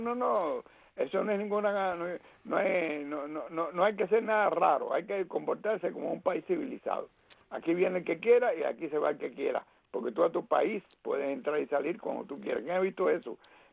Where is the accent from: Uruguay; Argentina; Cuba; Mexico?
Cuba; moved away; nosotros nos fuimos de Cuba